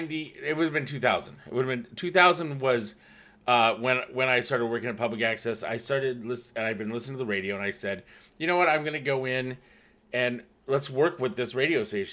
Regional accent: Storm Lake, Iowa, United States; I grew up in Iowa. Like, I'm originally from Iowa, right? So I went to school in this like tiny little Storm Lake, Iowa city, whatever.

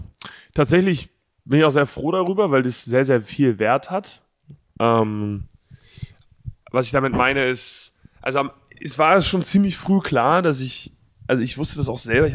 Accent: Berlin, Germany; Ich komme aus Berlin und um 2 Uhr gehen die Lichter an.

